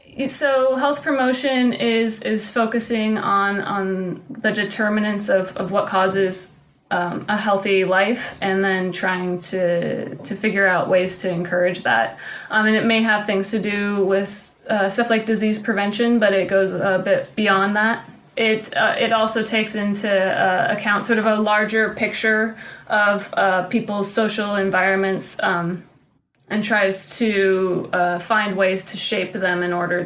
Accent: Seattle, Washington, United States; I grew up in Seattle itself.

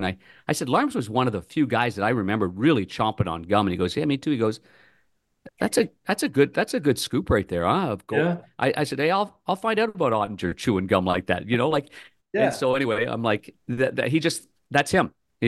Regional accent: Ottawa, Ontario, Canada; I grew up as a kid playing lacrosse in my hometown of Ottawa, Canada.

